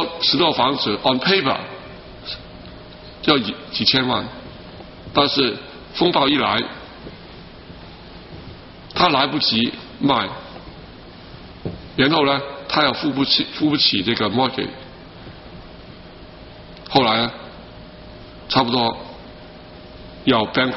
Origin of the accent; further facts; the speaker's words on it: Guangdong, China; 我们广东人说过桥抄板。